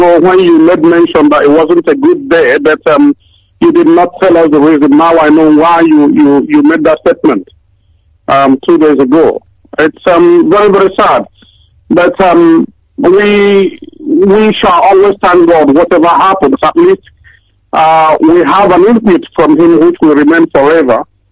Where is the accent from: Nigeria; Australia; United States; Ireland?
Nigeria; now in United Kingdom; I'm coming from the UK. Director, it's really... I come from Ugawala, local government...